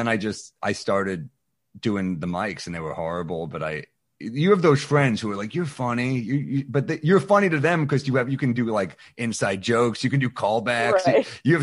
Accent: New York City, New York, United States; Well, I'm from New York City, so I would go to the club sometimes

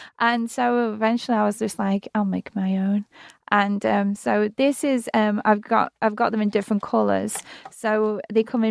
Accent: Liverpool, North West England, United Kingdom; I'm from Liverpool. You know, the same place as

